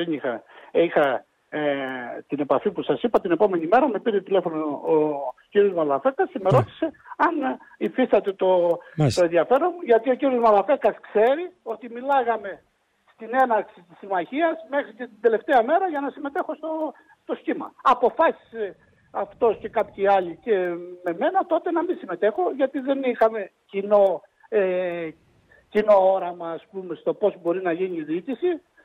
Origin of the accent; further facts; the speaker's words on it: Patras, Western Greece, Greece; Μεγάλωσα με στην Πάτρα.